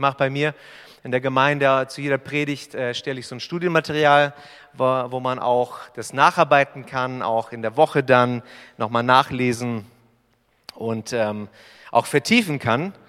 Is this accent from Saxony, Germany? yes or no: no; Albershausen, Baden-Württemberg, Germany; Albershausen liegt bei Stuttgart. Wir kommen aus Albershausen, Göppingen, Stuttgart